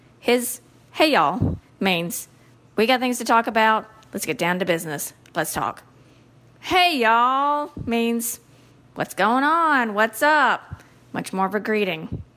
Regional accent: the South, United States; because I know, being a Southerner, that his hey, y'all means something very different from the typical way you hear it said

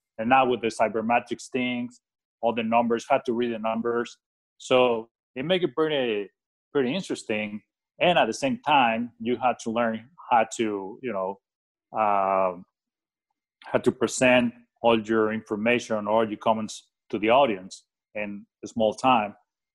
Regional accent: Phoenix, Arizona, United States; Phoenix is my hometown. As you know, there's a lot of golf courses in here

